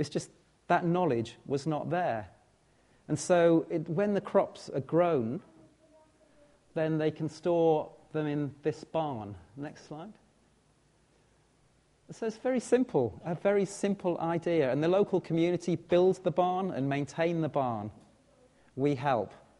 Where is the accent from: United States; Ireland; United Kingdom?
United Kingdom; Norwich, East of England; Oh, I'm from Norwich. What do you expect?